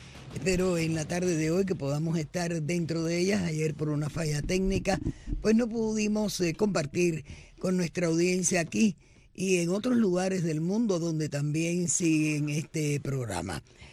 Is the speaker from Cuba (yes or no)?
yes; Cuba; me da vergüenza ajena como cubana.